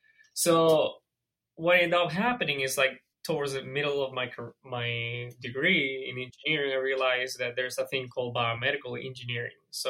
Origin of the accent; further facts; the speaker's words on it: Venezuela; Well, I am originally from Venezuela in South America.